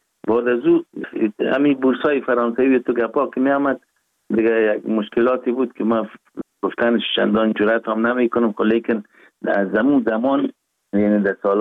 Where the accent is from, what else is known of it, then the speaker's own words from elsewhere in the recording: Kabul, Afghanistan; born there; ما 4 دی 1316 در نوابات دی افغانان کابل تولد شدیم